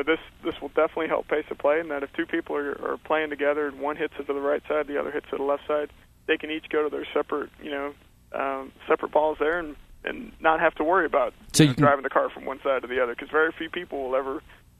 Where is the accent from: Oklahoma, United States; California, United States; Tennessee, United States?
Oklahoma, United States; I'm originally from Oklahoma.